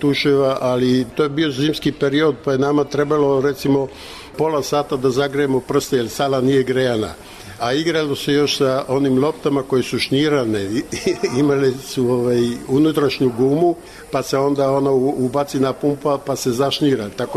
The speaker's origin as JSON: {"language": "Serbian", "town": "Niš", "region": "Nišava District", "country": "Serbia", "tie": "born there", "moved": "yes", "lives_now": "Belgrade, Serbia", "said": "Ja sam rođen u Nišu, majka udala se rano odmah posle gimnazije, otac je Kragujevčanin, ali su se oni rastali 45. godine i ja sam sa majkom prešao u Beograd, a otac je ostao u Nišu"}